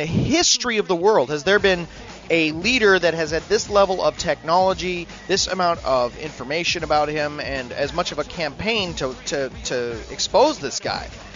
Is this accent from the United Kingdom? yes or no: no; Canada; As a Canadian viewing this whole thing